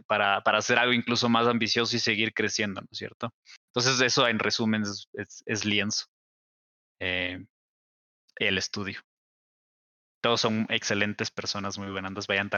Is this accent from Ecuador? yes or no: yes; Ecuador; soy de Ecuador.